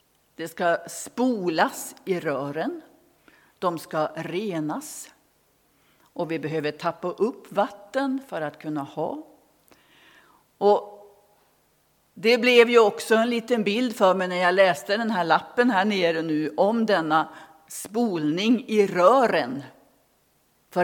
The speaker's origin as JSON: {"language": "Swedish", "region": "Västerbotten County", "country": "Sweden", "said": "ungdomskören hemma i Västerbotten sjöng den här sången"}